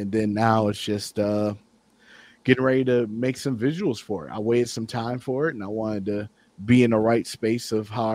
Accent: Detroit, Michigan, United States; I'm from Detroit.

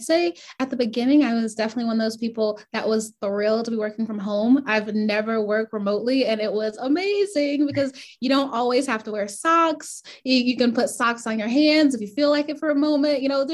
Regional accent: Griffin, Georgia, United States; I grew up in Griffin, Georgia, a super small town almost smack dab in the middle of Georgia.

